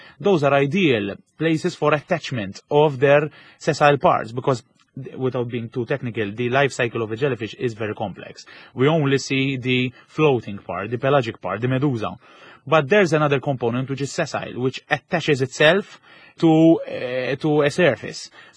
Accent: Malta; In Malta, we're plagued by the mauve stinger

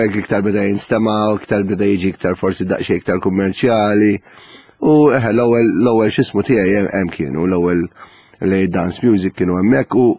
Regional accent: Cottonera, South Eastern Region, Malta; Il-Kottonera.

